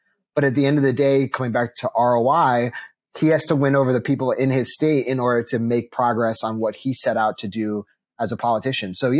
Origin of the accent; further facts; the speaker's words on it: Chicago, Illinois, United States; And on the flip side, I'm from Chicago.